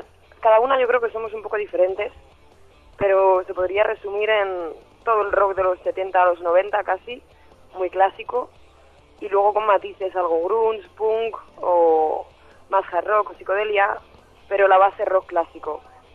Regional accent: Madrid, Community of Madrid, Spain; somos cuatro chicas de Madrid, llevamos unos 3 años tocando

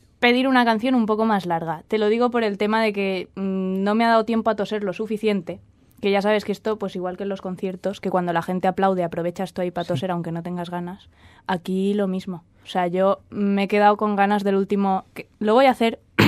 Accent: Dénia, Valencian Community, Spain; Yo, que soy de Denia, en Alicante, yo una paella sin pimiento no me la como.

